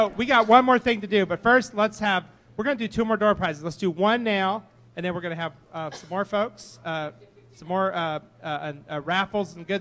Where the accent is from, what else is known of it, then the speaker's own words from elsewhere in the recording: Phoenix, Arizona, United States; You know, I'm from Phoenix, it's all the damn same to me.